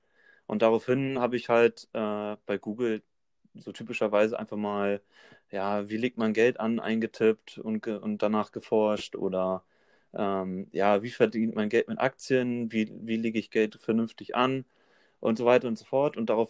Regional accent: Lübeck, Schleswig-Holstein, Germany; ich komme halt aus Lübeck, das liegt in Schleswig-Holstein und ja, das ist. Keine Ahnung, die Ostsee ist halt direkt vor der Haustür und mein Zuhause geworden.

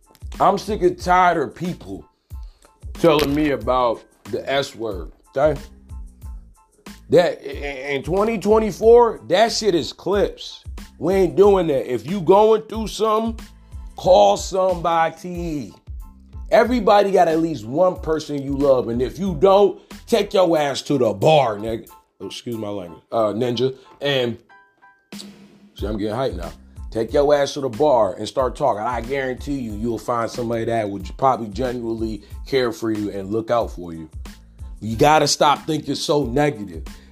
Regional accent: Detroit, Michigan, United States; now in -; I'm from Africa. So you combine, I was born here, and then my parents are from Africa. So combine, and I grew up on the east side, combine them two mentalities, you know what I'm saying? Strict African parents, and then grow up on, and then go to Detroit Public Schools

